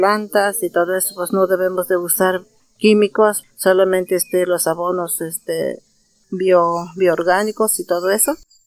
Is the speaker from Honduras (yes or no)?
no; Cuautepec Loya, Mexico; soy de Cuautepec Loya nací aquí de mi comunidad soy originaria